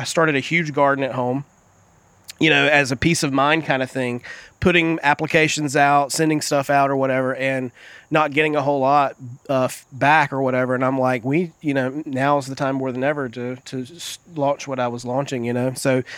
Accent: North Carolina, United States; And she was from New York City, and I was from North Carolina, and we met and fell in love.

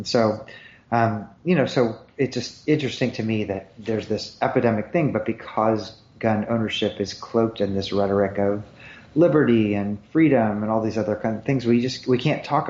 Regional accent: Missouri, United States; I mean, I grew up in Missouri, and when I grew up, it was, you know, there were lots of people who hunted, long tradition of gun ownership.

